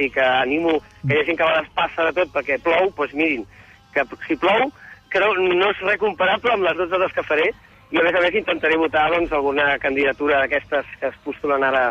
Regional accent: Barcelona, Catalonia, Spain; quan jo explico que sóc de Barcelona, Catalunya

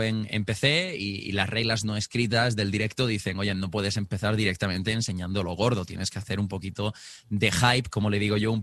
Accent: Murcia, Region of Murcia, Spain; Bueno, yo tengo 23 años en este momento, soy de Murcia.

